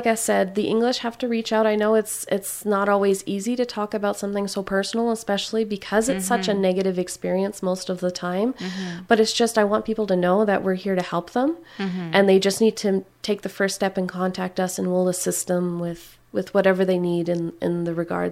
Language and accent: English; Quebec, Canada; now in Sherbrooke, Canada; I grew up in Canton d'Adli, near North Hatley. Mm-hmm. So I've grown up there, and I'm currently living in Sherbrooke, so I haven't really left.